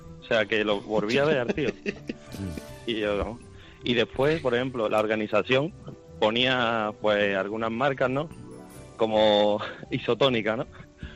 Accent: Seville, Andalusia, Spain; como yo soy de Sevilla, estoy aquí en la maratón de Sevilla

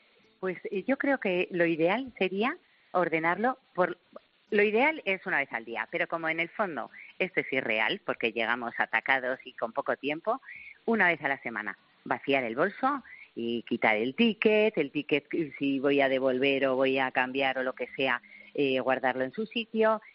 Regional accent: Spain; no tiene ni idea de lo que somos los españoles

